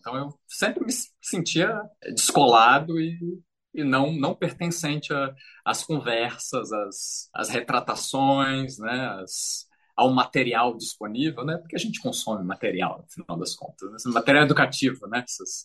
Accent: Brasília, Federal District, Brazil; E eu sou de Brasília, 39 anos.

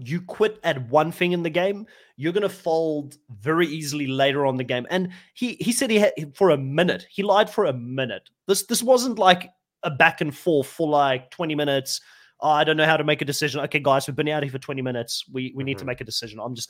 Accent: South Africa; now in United States; Like, growing up in South Africa, music is very much a part of the culture.

